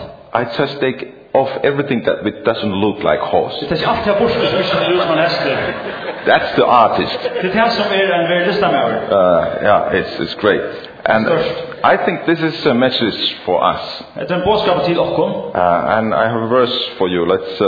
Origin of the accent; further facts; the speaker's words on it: Finland; I come from Finland, many believers think that's it.